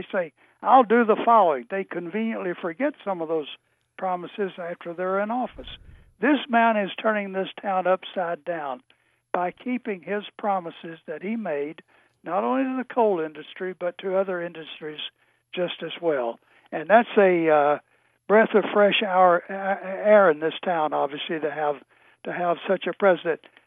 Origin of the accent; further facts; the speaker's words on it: Hazard, Kentucky, United States; And one final point, Hazard, Kentucky, my hometown, I was reading that story where Carla Hill talked about at Feltner's Barber Shop.